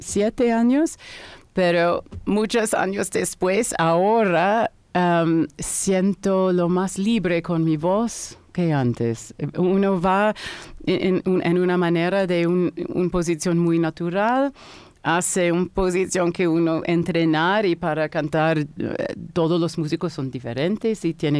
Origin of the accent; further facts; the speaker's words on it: New York, United States; Spanish is a second language; Y también yo soy de New York y siempre me encanta de cantar en mi ciudad, mi casa.